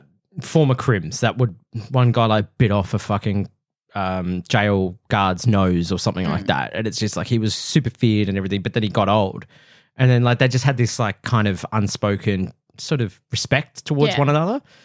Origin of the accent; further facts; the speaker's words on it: Adelaide, South Australia, Australia; when I lived as a kid growing up in Adelaide for a bit